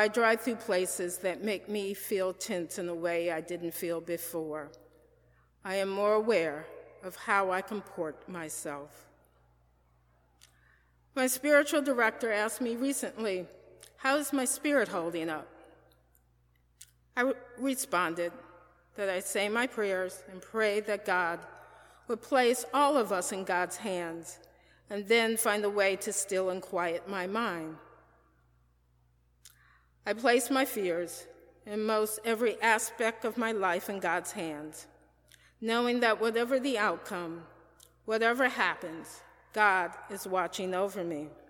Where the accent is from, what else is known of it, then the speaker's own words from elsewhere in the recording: Detroit, Michigan, United States; I was raised in Detroit, where I attended the best schools, was involved with the best social clubs, Coeds for Young Ladies, Blizzard, a Black Ski Club, charity and debutante balls.